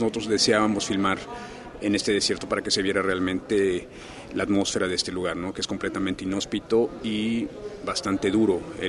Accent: Oaxaca, Mexico; un poquito la idiosincrasia que tiene el oaxaqueño, de donde yo soy.

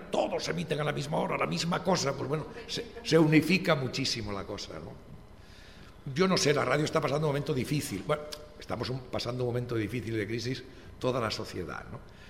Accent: Galicia, Spain; Yo que soy gallego, bueno, pues las emisoras gallegas

